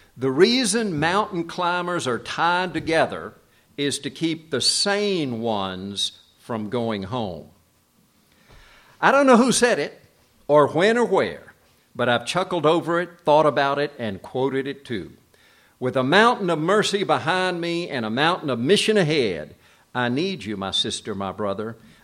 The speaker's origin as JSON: {"language": "English", "country": "South Korea", "tie": "born or raised there", "said": "I grew up in the Asian culture in Korea."}